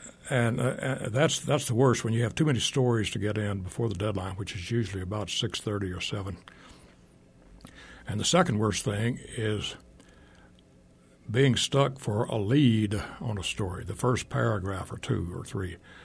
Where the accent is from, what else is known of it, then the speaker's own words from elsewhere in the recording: Hot Springs, Arkansas, United States; And those of us up on the fringe, western northern Arkansas, I grew up in Hot Springs, we didn't fit that image.